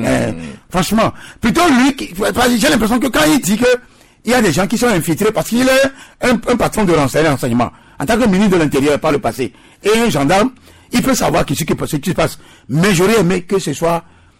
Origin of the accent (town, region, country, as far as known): Togo